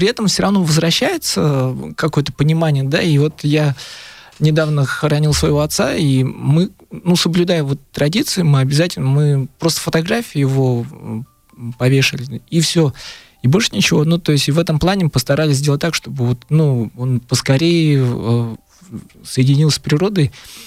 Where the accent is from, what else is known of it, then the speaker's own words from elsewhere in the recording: Moscow, Russia; born there; now in Buryatia, Russia; я родился в Москве, и вот до 10 лет жил в других регионах, и вот в Бурятию приехал